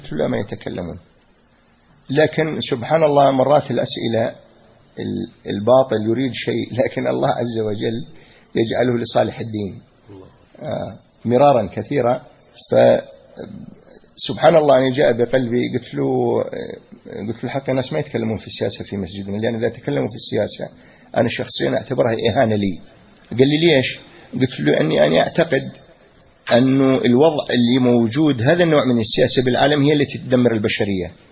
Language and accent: Arabic; Iraq; الكذب بالمحكمة حلال عندنا بالعراق مفهوم